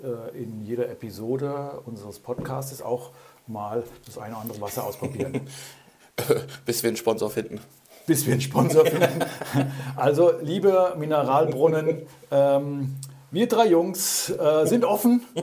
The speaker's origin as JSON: {"language": "German", "region": "Hesse", "country": "Germany", "tie": "born or raised there", "said": "Ich bin auch da im Hessischen groß geworden."}